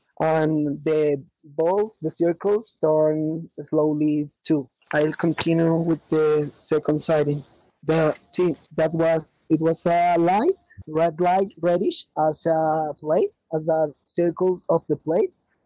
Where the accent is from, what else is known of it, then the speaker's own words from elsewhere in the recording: Bogota, Bogotá, Colombia; English is a second language; I am from Colombia. To be more specific, I'm born and live in Bogota since I was a child. I am an agnostic person.